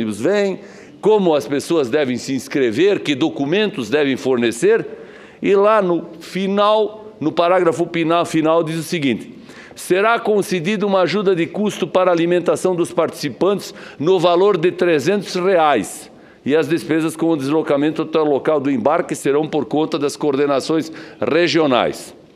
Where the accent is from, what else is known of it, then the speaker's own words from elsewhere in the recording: Santa Catarina, Brazil; E como eu sou catarinense, obviamente que eu tenho notícias do meu estado sempre